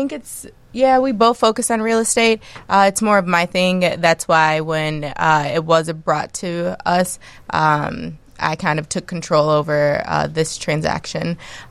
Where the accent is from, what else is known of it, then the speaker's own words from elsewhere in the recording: Milwaukee, Wisconsin, United States; I'm from Milwaukee, Wisconsin.